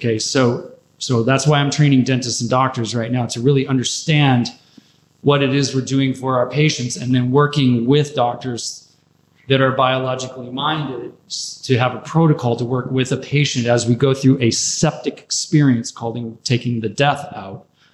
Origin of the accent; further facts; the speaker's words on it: Denver, Colorado, United States; So it's my wife Allie and I. We're from Denver. We have the Human Universal Health Institute in Denver, Colorado.